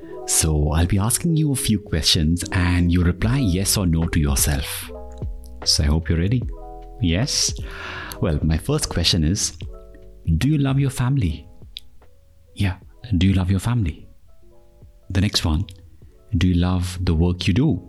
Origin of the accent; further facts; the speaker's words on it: Dehradun, Uttarakhand, India; When I was working with Infosys in Chennai, I thought I should move back to my hometown where I can be close to my parents and take good care of them.